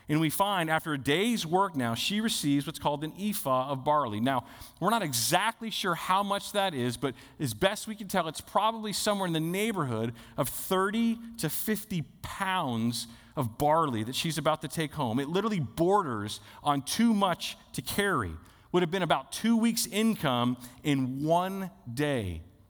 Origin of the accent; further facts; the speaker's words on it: Dallas, Texas, United States; now in Fresno, United States; Now, I'm a suburbs kid. I grew up in Dallas, in the suburbs of Dallas. I remember when I moved to Fresno